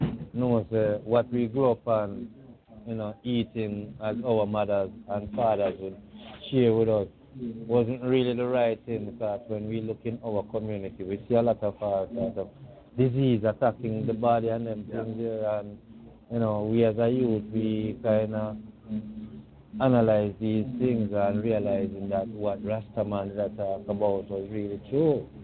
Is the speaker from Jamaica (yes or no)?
yes; Jamaica; but originally I am from Jamaica.